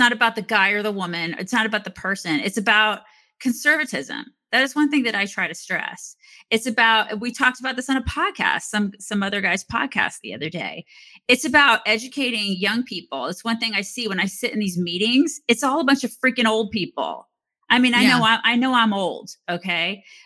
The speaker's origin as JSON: {"language": "English", "region": "Georgia", "country": "United States", "tie": "born or raised there", "said": "I lived in Georgia, and Georgia was red."}